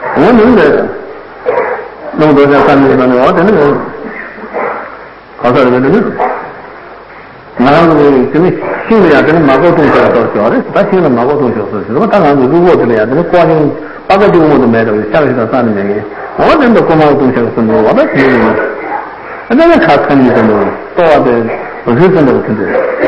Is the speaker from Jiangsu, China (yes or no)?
yes; Suzhou, Jiangsu, China; 苏州方面，真的我苏州人穷游银行